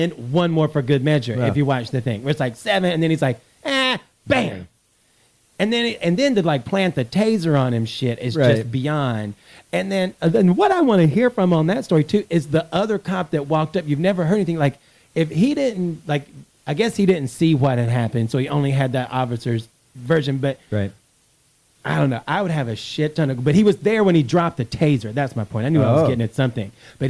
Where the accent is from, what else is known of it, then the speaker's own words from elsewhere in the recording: North Carolina, United States; Technically, I'm from North Carolina, people.